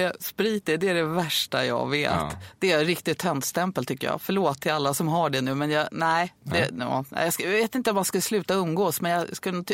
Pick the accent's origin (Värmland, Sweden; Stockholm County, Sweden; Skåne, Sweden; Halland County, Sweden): Stockholm County, Sweden; Stockholm; jag är ju sjätte generationen infödda stockholmare.